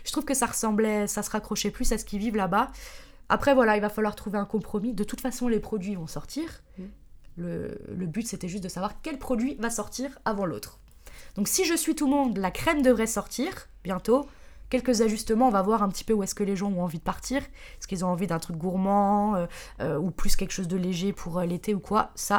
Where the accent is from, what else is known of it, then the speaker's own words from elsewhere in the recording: Strasbourg, Grand Est, France; Moi, je suis de Strasbourg, j'étais déjà partie...